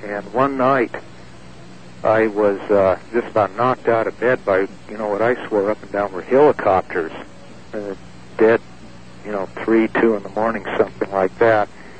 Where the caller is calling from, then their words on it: Yuma, Arizona, United States; also born or lived in Wyoming; Yes, good evening, Art. This is … in Yuma, Arizona.